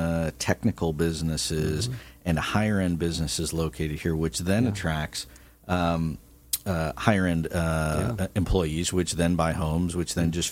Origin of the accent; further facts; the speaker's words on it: Midwest, United States; I'm from the Midwest. You're from back east. We've both been here a long time.